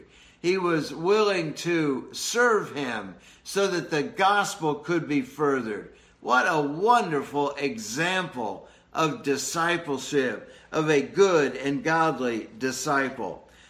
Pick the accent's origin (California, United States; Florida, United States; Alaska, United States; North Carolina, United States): Florida, United States; St. Petersburg; the church I grew up in St. Petersburg, Florida.